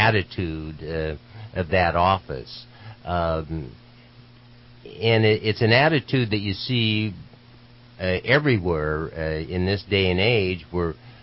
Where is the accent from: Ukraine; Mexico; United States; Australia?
United States; Redding, California; And I was born and raised in Shasta County, and it was 10,000 people lived in Redding when I was growing up